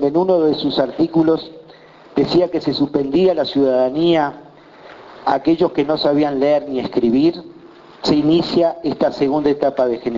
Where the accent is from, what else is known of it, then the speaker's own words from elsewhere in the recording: Uruguay; como uruguayos